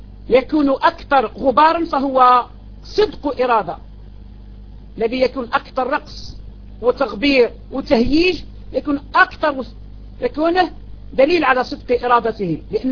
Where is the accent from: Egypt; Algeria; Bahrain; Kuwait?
Algeria; عندنا في الجزائر